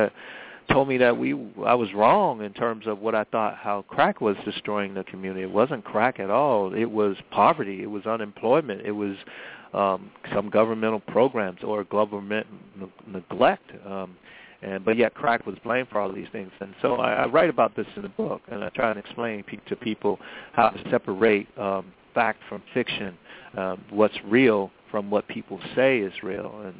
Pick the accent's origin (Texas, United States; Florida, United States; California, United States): Florida, United States; Miami; So as I said, how I grew up in Miami in the 70s and 80s primarily, and poor neighborhoods